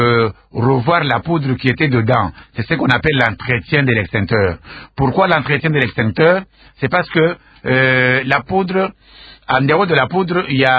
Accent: Goma, North Kivu, DR Congo; Il y a eu un incendie qui est venu du Rwanda et qui est entré jusque chez nous à Goma, ça a ravagé.

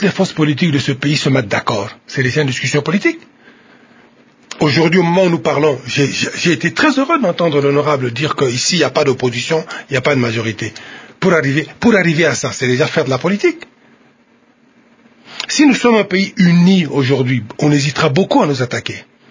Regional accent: Kivu, DR Congo; Et ce Waterloo-là, il sera chez moi au Kivu.

